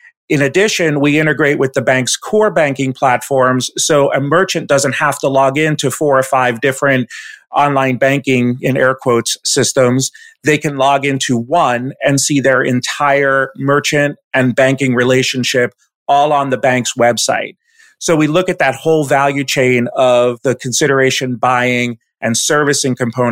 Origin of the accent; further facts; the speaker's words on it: New York, United States; also born or lived in Washington, D.C.; now in Charlotte, United States; I'm currently living in Charlotte, North Carolina with my wife and two boys and dog. I'm originally from New York, went to school in upstate New York.